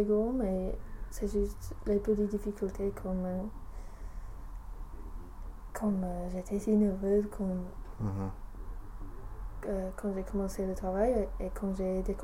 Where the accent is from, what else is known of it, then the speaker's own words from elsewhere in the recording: England, United Kingdom; French is a second language; ils comprennent que je suis anglaise